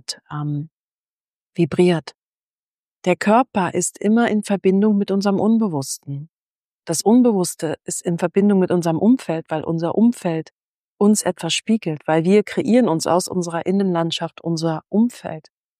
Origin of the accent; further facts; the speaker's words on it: Berlin, Germany; Ich bin ja in Berlin, in der Großstadt groß geworden.